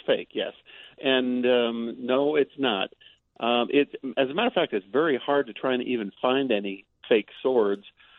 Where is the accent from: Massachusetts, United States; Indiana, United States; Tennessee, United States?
Indiana, United States; Michigan City; as a little kid growing up in Michigan City, I had really extreme fears, low self-esteem, inferiority complex.